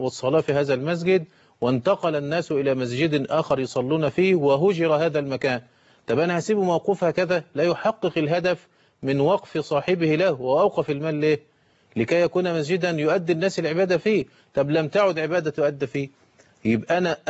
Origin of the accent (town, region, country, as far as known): Egypt